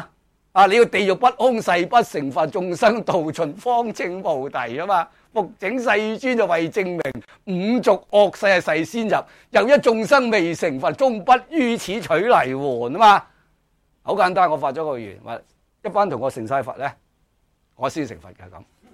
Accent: China; 我哋中国人开始明白乜嘢叫做波野思想，系嘛？

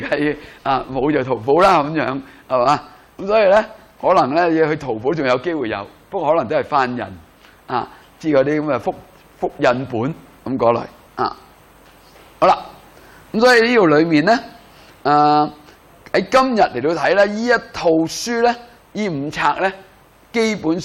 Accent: China; 咁喺我哋中國人去編嘅佛教史裏面咧，譬如印度佛教史咧，譬如喺國內而家都出過一啲咁樣嘅叫做佛教史咁上下嘅著作噶嘛。

